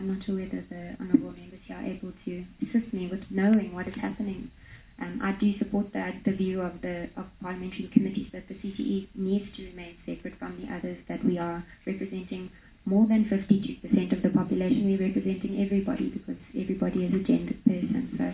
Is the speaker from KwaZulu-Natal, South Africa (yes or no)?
yes; KwaZulu-Natal, South Africa; now in Cape Town, South Africa; I live in Cape Town now, but I grew up in the North Coast. Of KwaZulu-Natal.